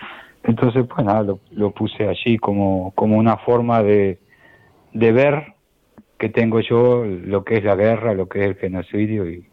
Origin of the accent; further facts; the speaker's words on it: Canelones, Uruguay; now in Canary Islands, Spain; Y yo soy un canario de Uruguay que vino a vivir a Canarias.